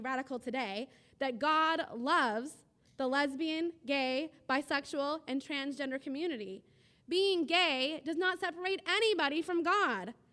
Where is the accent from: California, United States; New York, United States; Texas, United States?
California, United States; Costa Mesa; I moved back to my hometown of Costa Mesa, said goodbye to the good people of the United Church of the Valley